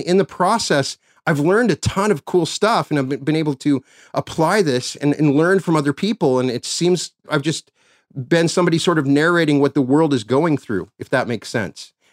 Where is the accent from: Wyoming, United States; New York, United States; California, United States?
Wyoming, United States; Cheyenne; you played my hometown of Cheyenne, Wyoming in 2007.